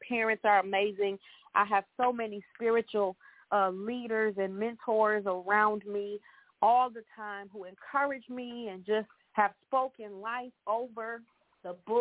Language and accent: English; Michigan, United States; during my book launch this Saturday here in my hometown in Michigan